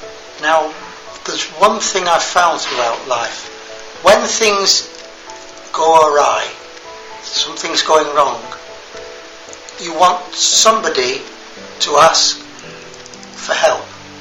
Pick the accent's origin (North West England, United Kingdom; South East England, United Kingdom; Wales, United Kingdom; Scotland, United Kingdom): North West England, United Kingdom; Manchester; born there; I was born in a city, I was born in Manchester, but I've never actually worked in a city for very long.